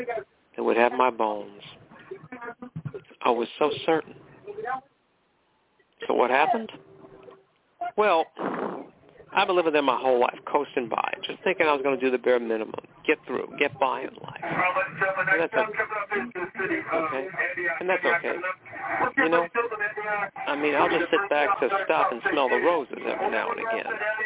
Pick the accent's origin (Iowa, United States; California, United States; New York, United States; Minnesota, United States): California, United States; McKinleyville; That's my home alma mater. I'm from McKinleyville. McKinleyville, where horses have the right of way.